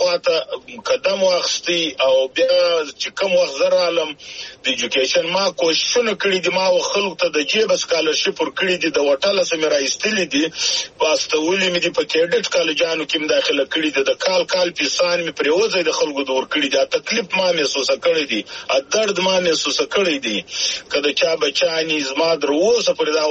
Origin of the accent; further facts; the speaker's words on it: Zhob, Balochistan, Pakistan; زه د ژوب یم د ژوب پلانکی زه یم